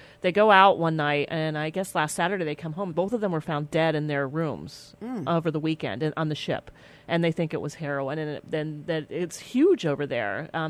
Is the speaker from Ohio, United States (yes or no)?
yes; Dayton, Ohio, United States; I remember there were parks when I was growing up in Dayton where they were known as heroin parks.